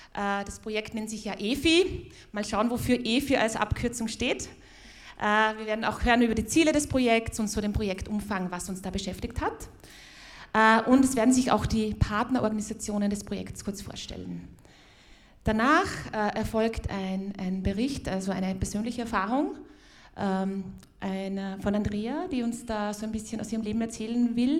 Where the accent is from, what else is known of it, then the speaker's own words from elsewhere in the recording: Vienna, Austria; accent: Viennese; Falls ihr verwundert seid, mein Akzent ist wienerisch, also ich hoffe, ihr versteht mich trotzdem.